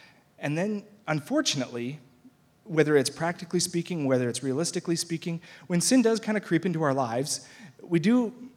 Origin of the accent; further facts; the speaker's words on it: Lloydminster, Canada; Growing up in Lloydminster, we like to go to Sandy Beach, just 15 minutes away, right?